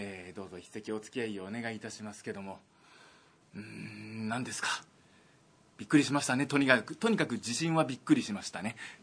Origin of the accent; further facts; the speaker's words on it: Yokohama, Kanagawa, Japan; うちの実家横浜の南の外れの方にあるんですが